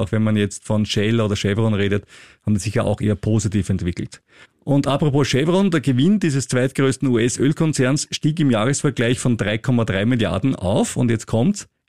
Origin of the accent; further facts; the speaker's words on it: Austria; weil bei großen Börsengängen bin ich als Österreicher immer viel zu spät dran